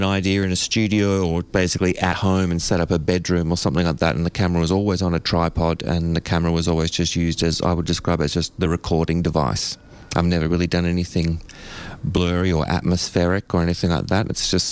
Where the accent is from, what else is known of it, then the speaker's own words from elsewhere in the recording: Byron Bay, New South Wales, Australia; Look, I grew up in Byron Bay, so my parents were, born in Sydney, and we travelled around a bit.